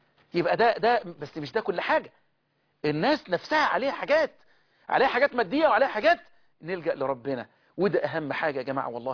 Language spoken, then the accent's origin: Arabic; Egypt; بلدنا مصر